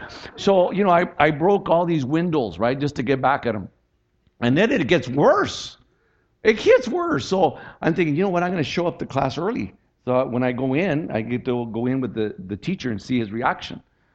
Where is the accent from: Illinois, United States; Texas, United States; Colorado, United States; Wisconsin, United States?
Texas, United States; I'm from Texas. I was born in Texas.